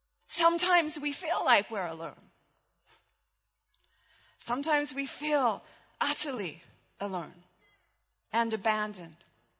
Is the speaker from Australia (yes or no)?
yes; Australia; I am Australian. We tend to speak a little harsher.